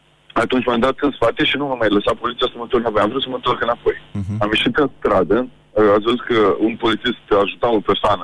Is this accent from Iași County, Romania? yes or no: yes; Iași, Iași County, Romania; Eu sunt din Iași.